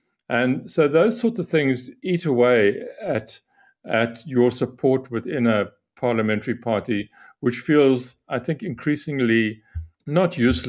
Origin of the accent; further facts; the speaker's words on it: Eastern Cape, South Africa; back in my day as a child and growing up in Transkei